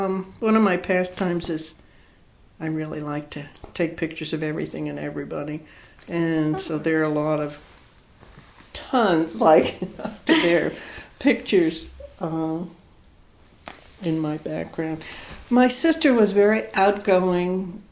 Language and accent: English; New Brunswick, New Jersey, United States; Yeah, we got a house in a little housing development that was going to be much bigger, but it stopped at the war just in the 1940s, and that was the end of the development.